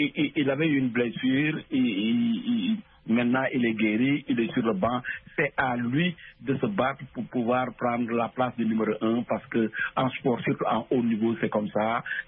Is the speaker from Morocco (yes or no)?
no; Senegal; on ne sait pas parce que je suis sénégalais, hein